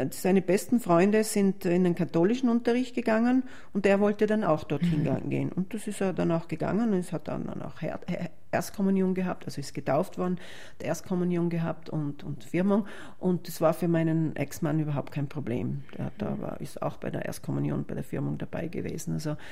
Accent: Trentino-Alto Adige, Italy; also born or lived in Vienna; also ich bin Südtirolerin, habe in Wien gelebt.

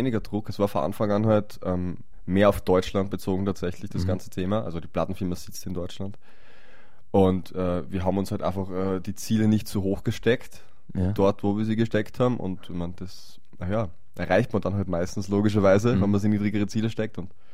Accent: Burgenland, Austria; Wir haben 200 Meter Seehöhe, da wo ich her bin.

